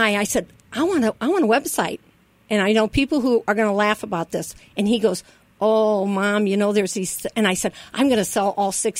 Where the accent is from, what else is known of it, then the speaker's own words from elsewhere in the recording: Quad Cities, United States; my dad was taking care of, we're from the Quad Cities.